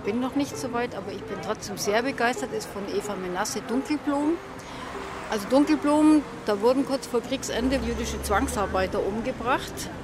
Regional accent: Neuburg an der Donau, Bavaria, Germany; bin jetzt in Rente und habe mir Zeit zum Lesen und bin aus Neuburg an der Donau.

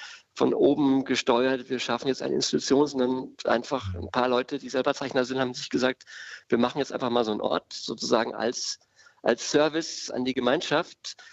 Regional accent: West Germany, Germany; Es war für mich als Wessi einer der ersten Möglichkeiten

